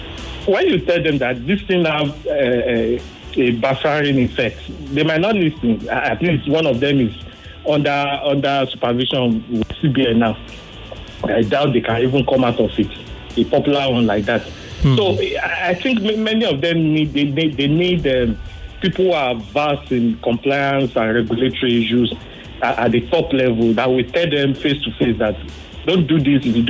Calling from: Ikeja, Lagos, Nigeria; I'm calling from Ikeja presently.

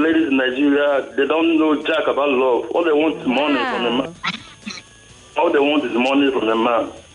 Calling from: Mexico; calling from Mexico.

